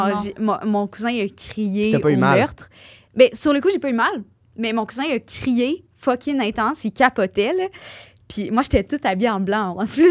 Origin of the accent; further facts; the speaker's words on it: Lévis, Quebec, Canada; born there; Je suis née à Lévis.